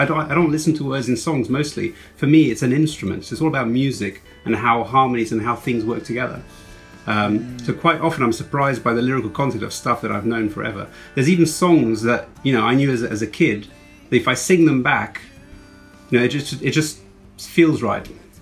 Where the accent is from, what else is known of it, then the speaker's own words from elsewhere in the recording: Portugal; English is a second language; I grew up in Portugal. I could only speak Portuguese and French only, but I couldn't speak English.